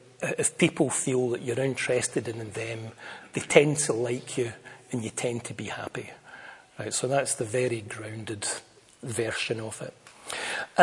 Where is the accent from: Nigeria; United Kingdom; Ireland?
United Kingdom; Scotland; I'm Scottish enough to express my irritation freely and easily.